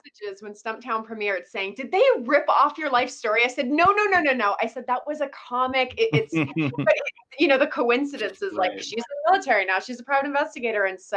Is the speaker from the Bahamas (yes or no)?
no; Colorado, United States; Colorado originally.